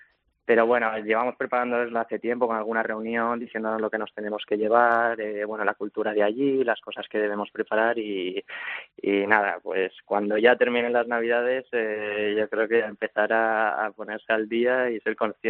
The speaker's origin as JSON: {"language": "Spanish", "town": "Madrid", "region": "Community of Madrid", "country": "Spain", "said": "Sí, bueno, yo soy de Madrid."}